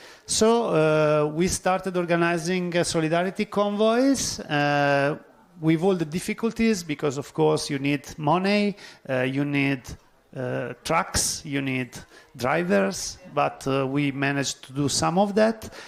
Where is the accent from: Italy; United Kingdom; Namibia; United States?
Italy; from Italy.